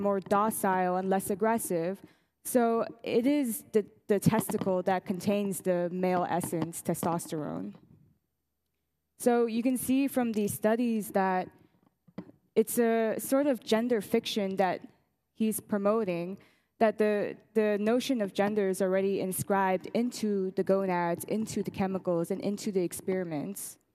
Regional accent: Los Angeles, California, United States; now in Vienna, Austria; I'm born and raised in Los Angeles, and now I'm based in Vienna.

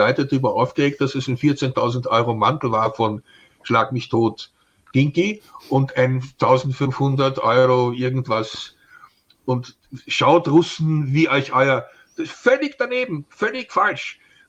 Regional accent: Tyrol, Austria; Ich habe meine Kindheit, meine Jugend in Tirol verbracht teilweise.

